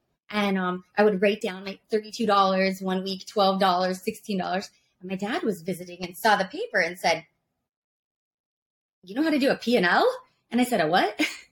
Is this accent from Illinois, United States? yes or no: no; Iowa, United States; I'm from Iowa. So I'm a Midwest girl.